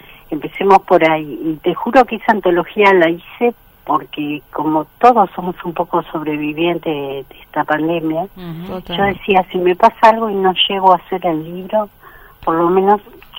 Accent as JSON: {"language": "Spanish", "country": "Argentina", "said": "como argentinos, como ciudadanos"}